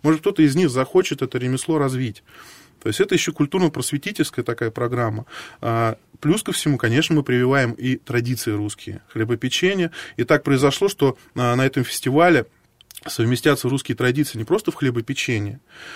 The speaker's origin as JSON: {"language": "Russian", "region": "Moscow", "country": "Russia", "accent": "Moscow", "said": "Я как с московским своим акцентом там приехал"}